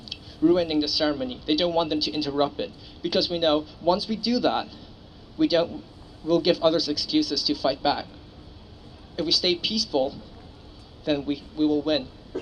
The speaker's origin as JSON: {"language": "English", "country": "Hong Kong", "tie": "born or raised there", "said": "I'm actually an exchange student here. I'm from Hong Kong. I was born and raised in Hong Kong. I'm 21 now. I spent 21 years in Hong Kong. So it's my first time in Canada"}